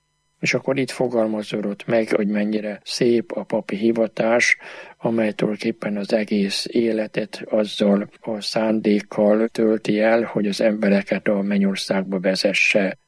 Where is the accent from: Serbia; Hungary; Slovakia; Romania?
Hungary; Budapest; also born or lived in Sáregres; 1940-ben születtem. Viszonylag csendes volt az a kis falu, ahol elindult az életem, Sáregresen. A háború után Budapest 9. kerületbe vettünk lakást.